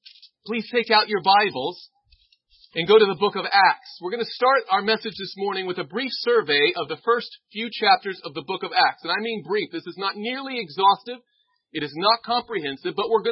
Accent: the South, United States; I grew up in the South, we call it holy rolling, right?

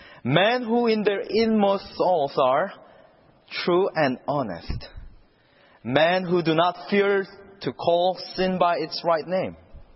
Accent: South Korea; English is a second language; now in United States; I'm from South Korea

